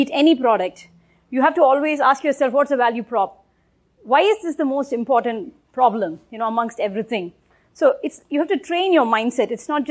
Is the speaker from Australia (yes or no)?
no; India; Growing up in India